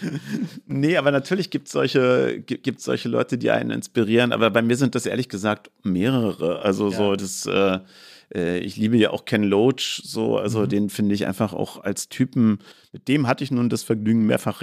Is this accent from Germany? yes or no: yes; East Germany, Germany; weil man kriegte ja als Ossi nach dem Mauerfall diese 100 Mark, 100 Mark